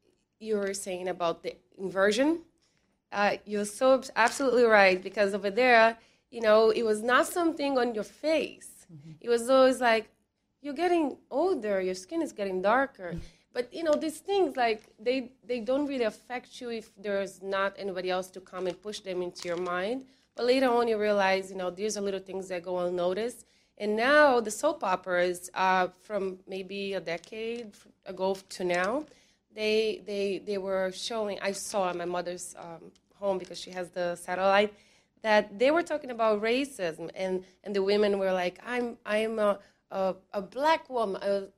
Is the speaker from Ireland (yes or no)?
no; Brazil; now in United States; And when I grew up in Brazil, I never thought of my skin color, never.